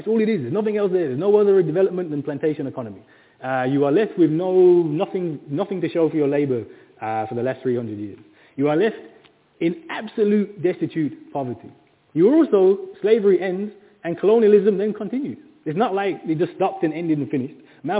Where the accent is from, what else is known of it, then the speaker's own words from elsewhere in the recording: Birmingham, West Midlands, United Kingdom; Even places like, I'm from Birmingham.